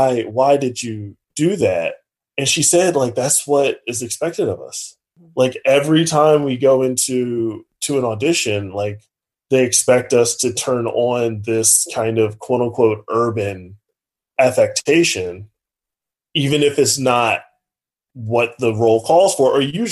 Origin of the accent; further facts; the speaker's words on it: Richmond, Virginia, United States; And she's based on my experience of growing up as a kid in Richmond who... Like my friends, like I didn't know any drug dealers growing up.